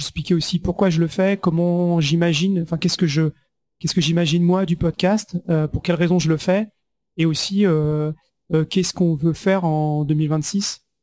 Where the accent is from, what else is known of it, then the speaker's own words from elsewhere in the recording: France; en tant que Français, j'étais super intéressé de discuter avec des Suisses